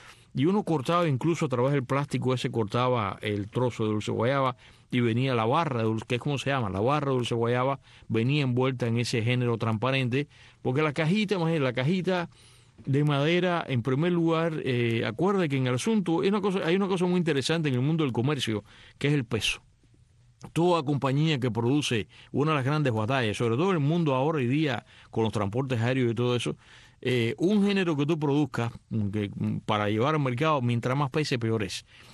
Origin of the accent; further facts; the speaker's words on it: Cuba; yo llegué a verlo en mi infancia en Cuba